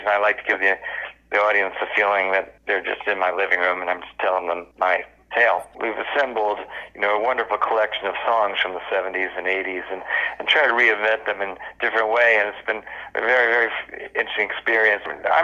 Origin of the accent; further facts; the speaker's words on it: New York City, New York, United States; it was all about my childhood and adolescence growing up in New York City.